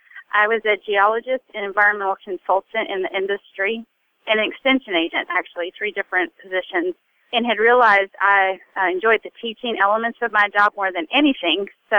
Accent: Kentucky, United States; I had only remembered growing up in Kentucky, I had seen FFA coats at the end of my high school hallway

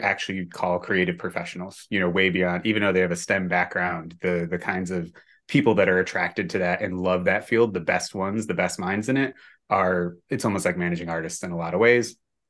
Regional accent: Binghamton, New York, United States; So I went to school at Binghamton University. I grew up right around the Binghamton area, which is also BU.

